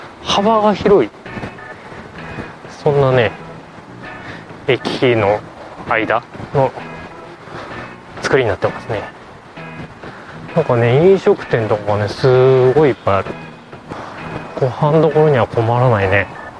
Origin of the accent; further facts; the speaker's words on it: Sapporo, Hokkaido, Japan; 地元北海道の札幌の本当に、私のよく使ってた琴仁駅にちょっと似てるなと思いますね。